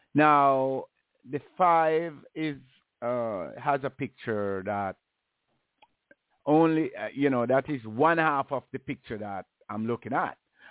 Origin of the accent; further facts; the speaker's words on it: Jamaica; I was born and raised in Jamaica with only church gospel